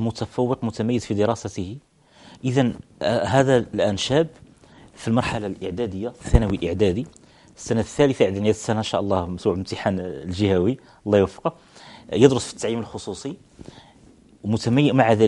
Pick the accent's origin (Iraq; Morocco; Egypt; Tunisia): Morocco; Salé, Rabat-Salé-Kénitra; من مواليد مدينة سلا عام 1977. نشأت في مدينة سلا وترعرعت فيها ودرست فيها وكنت خرجت منها بفترة من الزمن بحكم ظروف العمل، ثم رجعت إليها الآن وأقطن بها